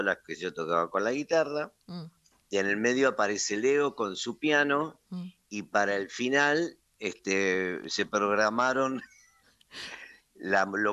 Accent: Don Bosco, Buenos Aires Province, Argentina; also born or lived in Capitán Sarmiento; diciembre hice, desde mi llegada al pueblo de mi infancia, que fue Don Bosco, cerca de Quilmes

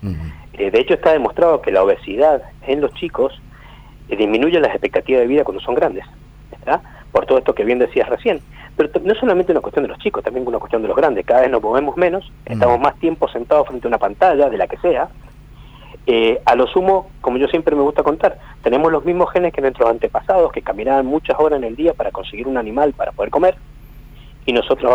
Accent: Mendoza, Argentina; Y bueno, yo soy de Mendoza

